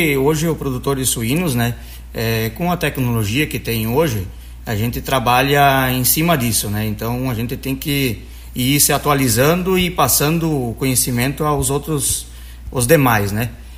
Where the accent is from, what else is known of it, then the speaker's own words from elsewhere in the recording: Palmitos, Santa Catarina, Brazil; Eu sou natural de Palmitos, né? Nasci na linha Lambari Palmitos. … E hoje, desde 2010 que a gente saiu da agricultura e está trabalhando na cidade.